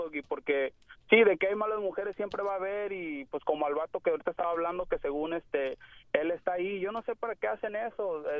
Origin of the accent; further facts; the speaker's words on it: Mexico; Yo soy mexicano.